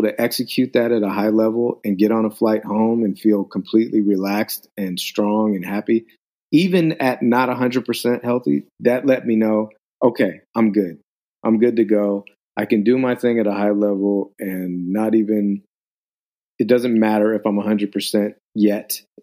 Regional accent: Los Angeles, California, United States; oh, I grew up in Echo Park.

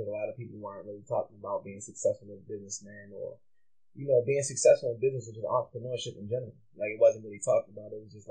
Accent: Baltimore, Maryland, United States; Growing up in Baltimore, I didn't hang around anybody that made over, you know, nowhere anywhere near $1 million.

